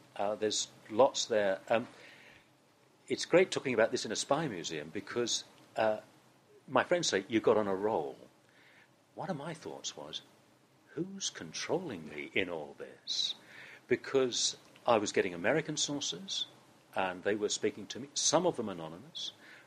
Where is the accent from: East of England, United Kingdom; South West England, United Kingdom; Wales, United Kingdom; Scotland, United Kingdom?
East of England, United Kingdom; I was born and brought up in East Anglia